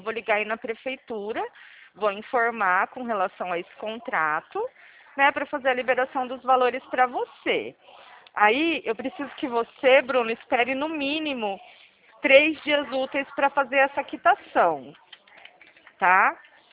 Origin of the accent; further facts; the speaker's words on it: Presidente Prudente, São Paulo, Brazil; Eu sou de Prudente.